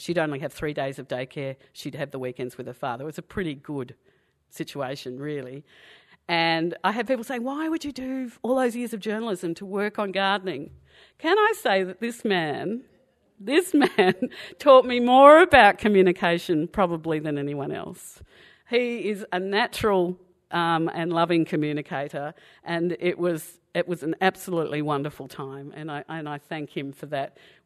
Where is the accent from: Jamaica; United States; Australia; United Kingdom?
Australia; Inglewood; I'm a kid from Inglewood, that little kid standing in the paddock